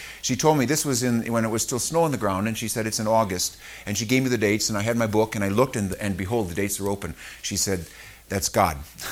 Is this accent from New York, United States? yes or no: no; Evansville, Indiana, United States; I'm a pastor from Evansville, Indiana.